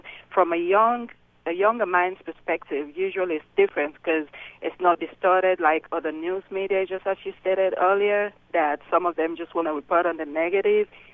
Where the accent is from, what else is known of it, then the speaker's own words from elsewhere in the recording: Sierra Leone; now in Nashville, United States; I am from Sierra Leone, West Africa